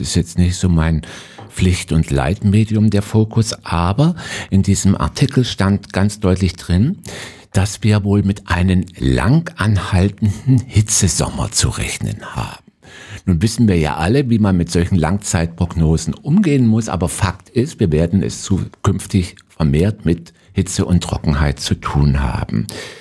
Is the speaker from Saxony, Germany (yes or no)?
yes; Zittau, Saxony, Germany; born there; Also ich erinnere mich als gebürtiger Zittauer sehr gern an die Landesgartenschau 1999 am Olbersdorfer See